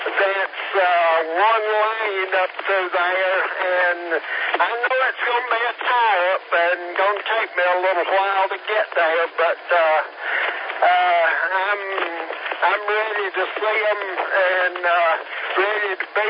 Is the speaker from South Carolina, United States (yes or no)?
yes; Hodges, South Carolina, United States; yeah, I'm from Hodges, South Carolina, and … I'm headed up to Newport, Tennessee, to my daughter's house.